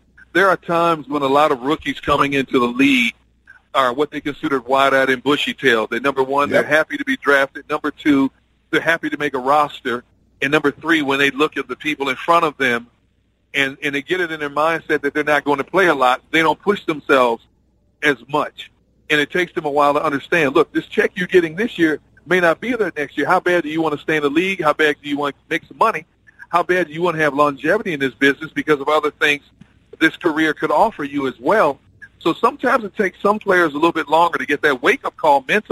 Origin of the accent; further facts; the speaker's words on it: Milwaukee, Wisconsin, United States; And I'm from the Midwest. I'm from Milwaukee, Wisconsin. And that's why I'm from the Midwest, and I don't live in the Midwest.